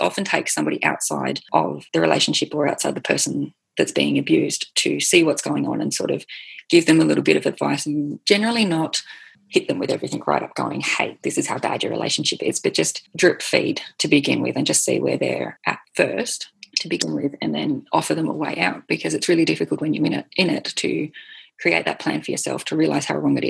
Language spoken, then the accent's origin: English; Hobart, Tasmania, Australia; I was raised in a strict religion and I was originally from Hobart, so southern Tassie, and Tassie was a little bit more like a 1950s upbringing is what I think I had